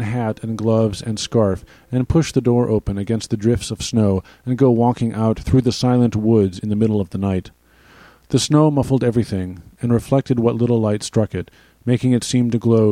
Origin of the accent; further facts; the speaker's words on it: Michigan, United States; Growing up in Michigan, I was quite familiar with snow and the way it transformed landscapes, both exterior and interior.